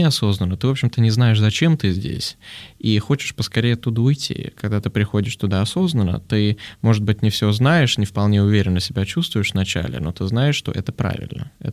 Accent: Moscow, Russia; also born or lived in Europe; Я из Москвы, и для меня никогда не стоял, хоть я, в общем, в Европе прожил 9 лет, для меня никогда не стояло вопроса, вернусь я в Москву или не вернусь. Москва — это мой дом, а Россия — это мой дом

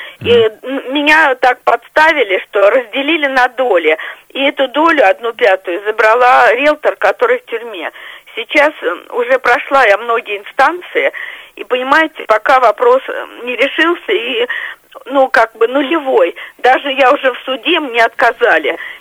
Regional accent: Moscow, Russia; я из Москвы.

